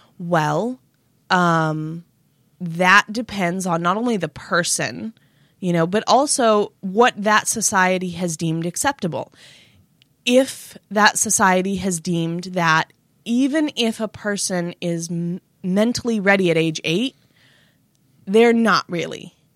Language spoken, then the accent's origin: English; United States; And so as an American, there is no ritual for me to become an adult that does not involve the state.